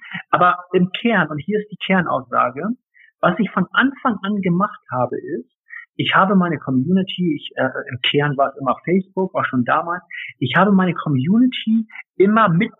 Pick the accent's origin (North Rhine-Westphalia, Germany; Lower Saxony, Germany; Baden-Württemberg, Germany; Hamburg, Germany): Hamburg, Germany; ich bin Hamburger.